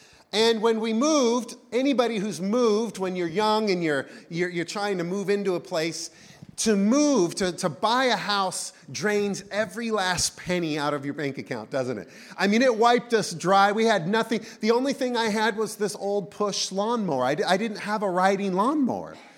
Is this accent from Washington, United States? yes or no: yes; Enumclaw, Washington, United States; I grew up in Enumclaw on 16 acres. I loved mowing the lawn, or at least I have fond memories of what it was like to mow the lawn.